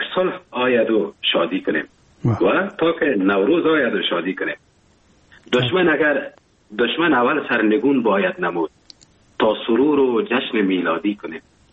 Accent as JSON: {"language": "Persian", "country": "Afghanistan", "moved": "yes", "lives_now": "Germany", "said": "وقتی زمانی که من از افغانستان بر آمدم و کشور آلمان آمدم"}